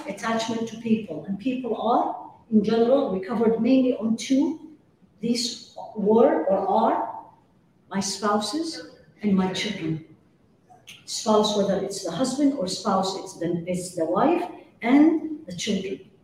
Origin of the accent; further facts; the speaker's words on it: Midwest, United States; because I come from the Midwest, where the weather is hard, it's harsh.